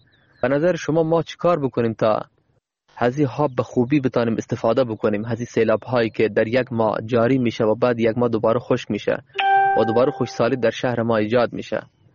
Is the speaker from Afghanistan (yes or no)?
yes; Nimruz, Afghanistan; ما یکی از باشندگان ولایت نیمروز هستم.